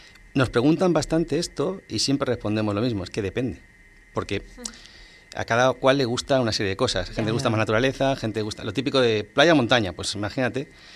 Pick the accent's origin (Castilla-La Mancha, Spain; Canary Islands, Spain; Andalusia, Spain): Canary Islands, Spain; Bueno, yo soy canario.